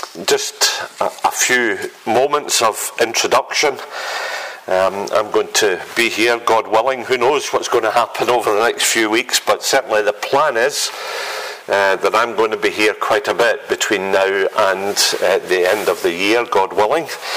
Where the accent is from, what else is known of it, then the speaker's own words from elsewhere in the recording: Glasgow, Scotland, United Kingdom; now in Blackwood, United Kingdom; And I come from Glasgow, but I spent my last 2 years of education in Dumfries Academy.